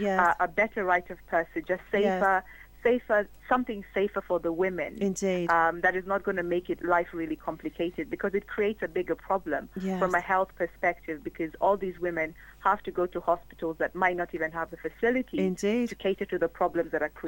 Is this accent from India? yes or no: no; Kenya; I'm from Kenya originally.